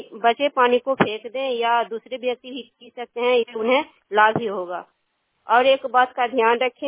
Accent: Kachhiyama, Bihar, India; सकरोड़ा पंचायत कछियामा प्रखंड नवनौसा जिला पटना का निवासी हूँ।

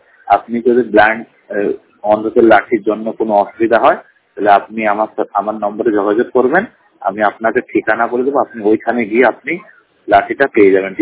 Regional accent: Allahabad, Uttar Pradesh, India; আমার বাড়ি হলো ইলাহাবাদ, আমি দু চোখে অন্ধ।

